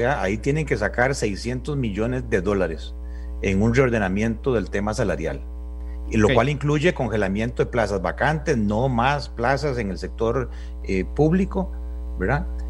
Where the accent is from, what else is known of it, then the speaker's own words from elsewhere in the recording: Costa Rica; somos más que Noruega, más que Dinamarca, más que Finlandia